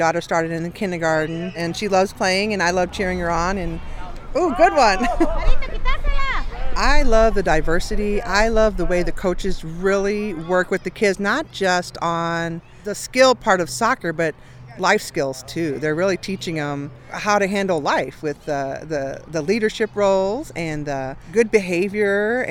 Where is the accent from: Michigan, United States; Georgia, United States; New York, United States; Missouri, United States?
Missouri, United States; St. Louis; I'm from St. Louis.